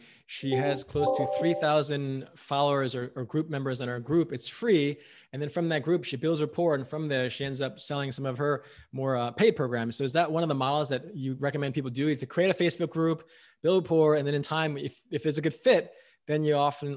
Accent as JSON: {"language": "English", "region": "New York", "country": "United States", "said": "Like, I'm a New Yorker, you know"}